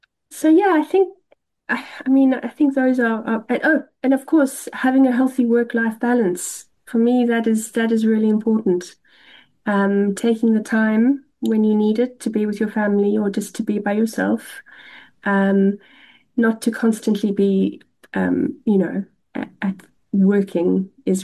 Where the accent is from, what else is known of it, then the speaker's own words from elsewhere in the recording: Cape Town, Western Cape, South Africa; growing up in Cape Town. The ocean and the mountains are really an integral part of my life. And I've always felt a little bit lost when I'm not close to the ocean or the mountains.